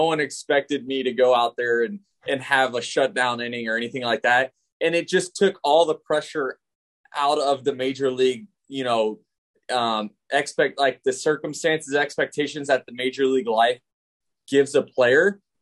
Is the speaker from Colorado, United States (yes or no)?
no; Florida, United States; just be in my hometown where I grew up rooting for the Rays. I'm now playing for the Rays.